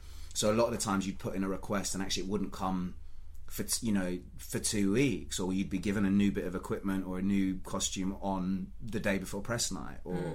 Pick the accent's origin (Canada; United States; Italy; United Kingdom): United Kingdom; Hackney, London; I have, you know, a mixed background. I'm from London, I'm Hackney, but also my mum is from Iran